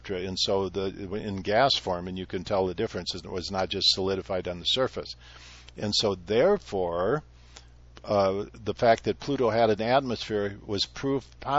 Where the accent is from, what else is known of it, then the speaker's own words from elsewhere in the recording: Minnesota, United States; Like growing up in Minnesota, as a kid, I saw the lake every spring fracturing and dividing up into little kind of islands